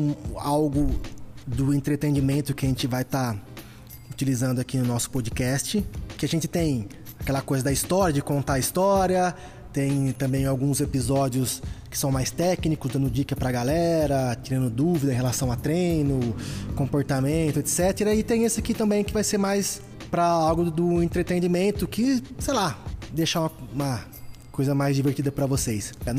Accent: Araraquara, São Paulo, Brazil; now in Poços de Caldas, Brazil; nós somos os dois de Araraquara. Hoje o … mora em Taubaté, eu moro em Poços de Caldas, mas nós somos nascidos em Araraquara.

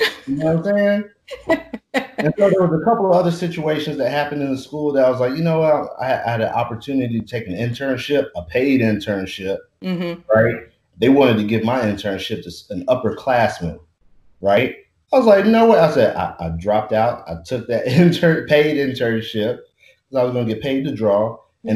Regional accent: Marietta, Georgia, United States; And then, I grew up in Atlanta as well, out in Marietta, Cobb County.

